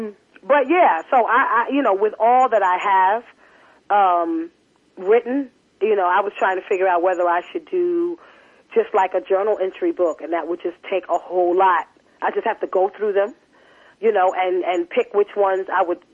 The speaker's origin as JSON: {"language": "English", "town": "Teaneck", "region": "New Jersey", "country": "United States", "tie": "born or raised there", "also_born_or_lived": "Brooklyn", "lives_now": "Atlanta, United States", "said": "Like, I was born in Brooklyn, raised in Teaneck, New Jersey."}